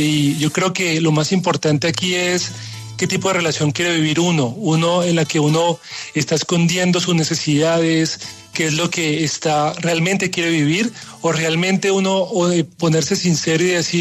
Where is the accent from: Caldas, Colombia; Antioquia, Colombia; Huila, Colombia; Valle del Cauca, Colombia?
Valle del Cauca, Colombia; Cali